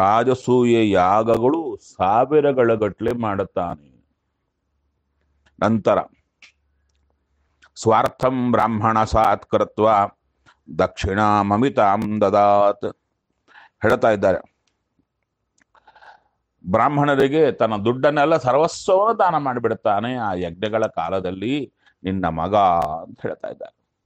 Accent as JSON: {"language": "Kannada", "town": "Kurnool", "region": "Andhra Pradesh", "country": "India", "tie": "born or raised there", "said": "ಒಂದು ಸಲ ನಮಗೆ ನಮ್ಮ ಊರಲ್ಲಿ ಕರ್ನೂಲ್ನಲ್ಲಿ ಎಲ್ಲಿಂದ ಬಂತೋ ಗೊತ್ತಿಲ್ಲ, ಕಾಡು ಹಂದಿ ಬಂದು"}